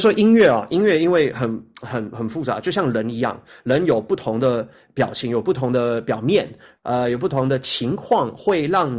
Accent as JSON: {"language": "Chinese", "country": "Australia", "tie": "born or raised there", "also_born_or_lived": "United States", "moved": "yes", "said": "我从小我在澳大利亚长大，我在这边学习音乐的，我去了美国，再去 Curtis 的音乐学院，"}